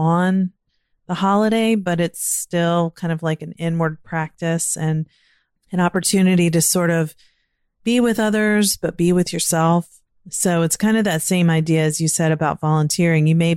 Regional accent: Virginia, United States; born or raised there; now in Maryland, United States

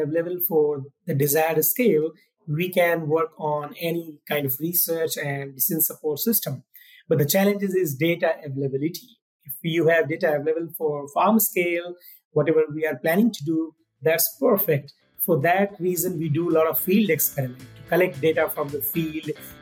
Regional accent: Madhubani, Bihar, India; moved away as an adult; now in Mississippi, United States; I'm from a state called Bihar in India, and my hometown starts from M, Madhubani. And M to M, and now Mississippi, so it's a great journey for me.

